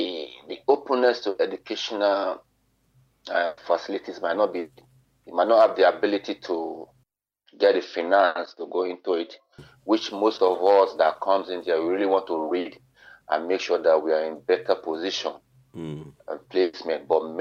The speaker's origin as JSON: {"language": "English", "region": "Lagos", "country": "Nigeria", "tie": "born or raised there", "said": "I'm a true Nigerian. I'm a Lagos boy."}